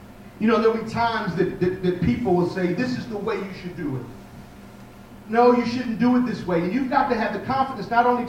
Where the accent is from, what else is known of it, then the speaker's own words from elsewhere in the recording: Takoma Park, Maryland, United States; See, I'm from Tacoma Park, Maryland, and I don't know all that there is to know.